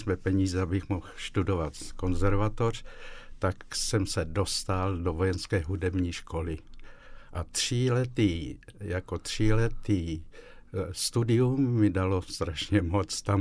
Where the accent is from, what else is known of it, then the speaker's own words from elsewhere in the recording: South Moravian Region, Czechia; Pocházím vlastně z Jižní Moravy